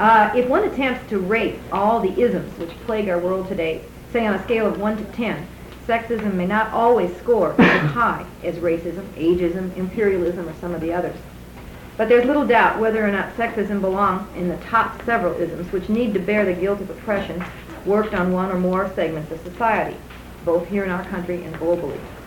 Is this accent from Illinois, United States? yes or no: yes; Chicago, Illinois, United States; I'm from Chicago, Illinois. I'm a music teacher in the Chicago Public Schools.